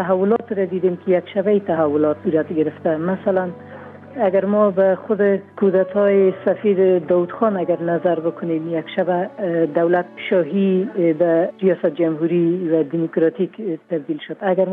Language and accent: Persian; Afghanistan; در افغانستان ما اول افغان هستیم بعد از اون مسلمان هستیم.